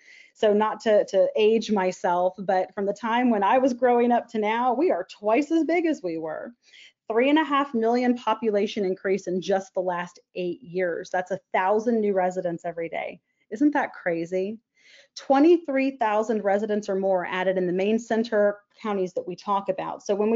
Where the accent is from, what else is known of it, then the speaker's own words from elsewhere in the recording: Texas, United States; We're both born and raised in North Texas. We've never moved away, didn't go away for college. We've been here our entire lives